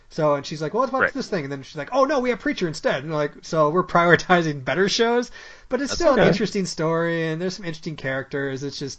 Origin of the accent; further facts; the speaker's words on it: Minneapolis, Minnesota, United States; we're from Minneapolis.